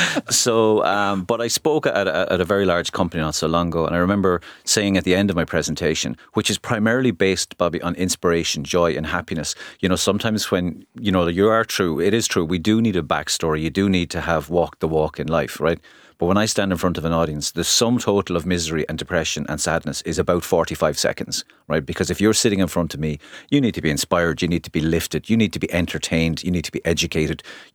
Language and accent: English; Waterford, Munster, Ireland; 9 marathons in 8 days with a washing machine on my back to get Pieta House opened in my hometown, Waterford.